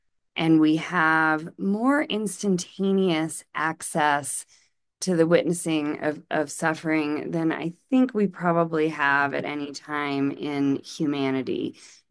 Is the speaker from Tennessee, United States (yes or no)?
no; Boston, Massachusetts, United States; Boston! I grew up in the Boston area.